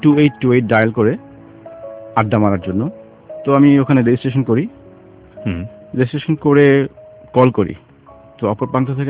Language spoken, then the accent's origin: Bangla; Dhaka, Dhaka Division, Bangladesh; আমার জন্ম ঢাকাতেই, বাবা গভর্নমেন্ট জব করতেন, সেই হিসেবে মতিঝিল এজিবি কলোনিতে বড় হয়ে ওঠা। পড়াশোনা করেছি মতিঝিল মডেল হাই স্কুল।